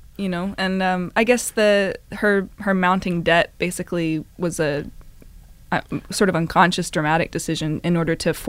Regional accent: Mississippi, United States; I'm actually from Mississippi, yes.

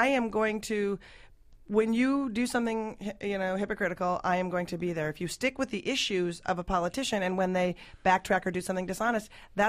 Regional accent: Minnesota, United States; I'm also born and raised in Minnesota, so I know a lot about this.

